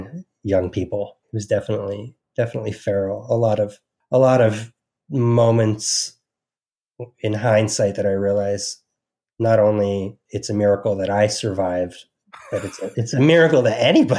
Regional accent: New Jersey, United States; then I remember I spent the majority of my life from 88, through college in New Jersey. So really I'm from New Jersey.

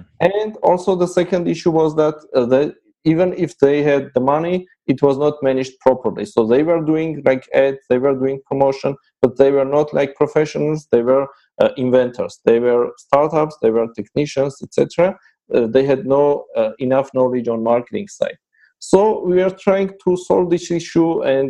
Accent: Yerevan, Armenia; English is a second language; from Armenia, based in Yerevan.

